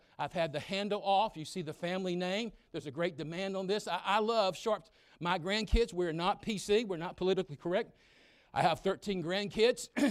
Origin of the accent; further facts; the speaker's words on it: the South, United States; See, I'm from the South, and I can say anything I want to.